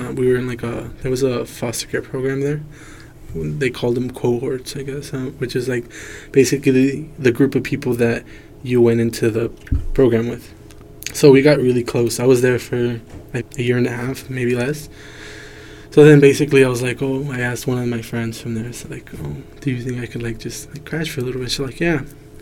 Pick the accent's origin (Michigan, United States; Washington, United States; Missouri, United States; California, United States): California, United States; Compton; also born or lived in Long Beach / Hesperia / Victorville / Altadena; I was born in Long Beach. Before foster care, I was living in Compton, like in the project.